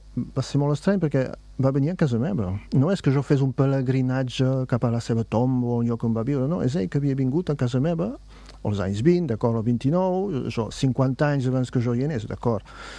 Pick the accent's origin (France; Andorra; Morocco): France; Le Boulou, Occitania; I com que jo sóc del Boló, clar, em va provocar una emoció, diguem.